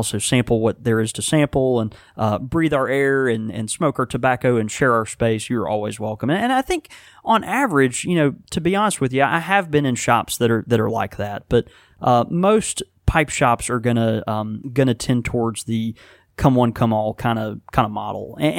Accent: Houston, Texas, United States; born there; Of course, I was born in Houston, Texas.

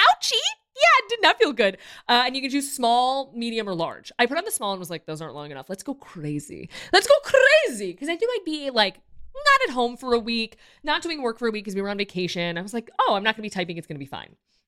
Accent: Chicago, Illinois, United States; now in Los Angeles, United States; where I grew up in Chicago, you know, you get out of school and then you'd go to camp.

